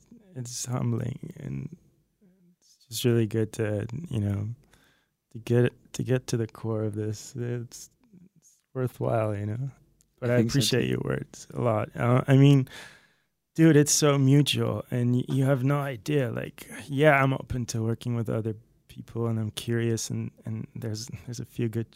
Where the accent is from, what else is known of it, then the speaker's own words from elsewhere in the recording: North Holland, Netherlands; now in Los Angeles, United States; I'm originally from the Netherlands, from this place outside Haarlem, which is close to Amsterdam.